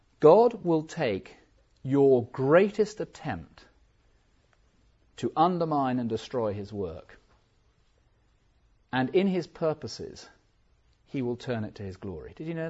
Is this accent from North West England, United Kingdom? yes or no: no; South West England, United Kingdom; he knew I was from Cornwall, you know how it is on the Cornish lanes?